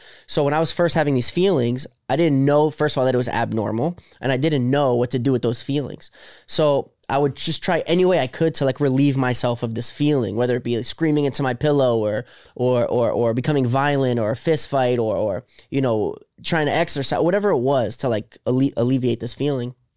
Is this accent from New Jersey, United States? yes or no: yes; New Jersey, United States; born there; moved away as an adult; also born or lived in New York City / South Florida; now in Los Angeles, United States; I was born in Jersey. I lived in New York City for like as a young adult. Then I lived in South Florida for 8 years. And now I live in LA and Vegas.